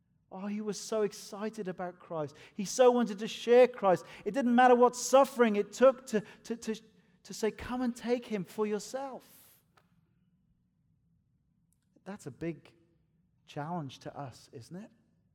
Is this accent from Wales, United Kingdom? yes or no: yes; Wales, United Kingdom; also born or lived in Spokane, United States; now in Edinburgh, United Kingdom; used to pastor a church in Spokane, Washington for nearly 8 years. I've been in Edinburgh now for about 10. I'm a Welshman, by the way. This is not a Scottish accent. I get Welsh here when the rugby's on.